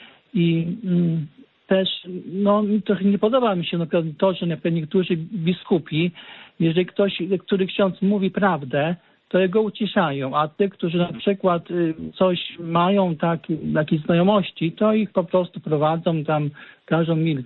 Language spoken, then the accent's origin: Polish; Chodyszewo, Podlaskie Voivodeship, Poland; now in Białystok, Poland; Chciałem też powiedzieć, że pochodzę też z Chodyszewa.